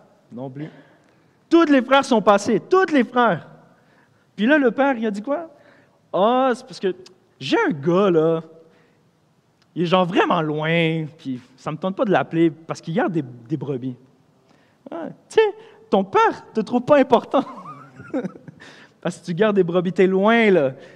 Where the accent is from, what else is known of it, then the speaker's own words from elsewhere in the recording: Montreal, Quebec, Canada; now in Sherbrooke, Canada; quand j'ai déménagé à Sherbrooke, parce que moi je viens de Montréal, et je me suis marié, et c'est à cause de ça que je suis ici